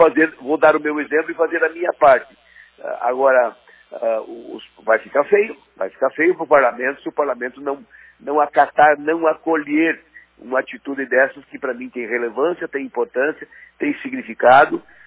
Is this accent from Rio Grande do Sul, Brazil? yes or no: yes; Santo Augusto, Rio Grande do Sul, Brazil; Eu sou interiorano aí do fundo da grota, no interior das Missões, lá em Santo Augusto, onde meu pai foi assentado. Uma família de 12 irmãos.